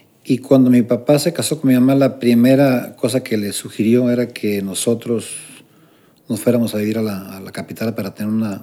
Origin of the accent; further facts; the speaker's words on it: Mexico City, Mexico; Yo que me crié en el DF, porque me crié en el DF así, mi papá, recuerdo, nos mandaba... Nosotros vivíamos en la delegación Magdalena de Contreras.